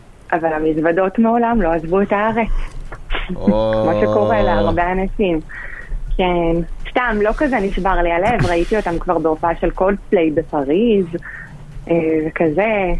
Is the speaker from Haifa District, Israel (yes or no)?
no; Northern District, Israel; וגדלתי בצפון